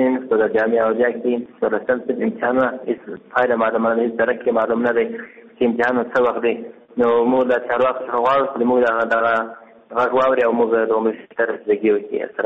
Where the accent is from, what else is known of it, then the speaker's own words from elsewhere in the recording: Ghazni, Afghanistan; د غزنی ولایت اوسیدونکی یم، او د غزنی د جمعیت اولی عربي او د محسنو څخه یم.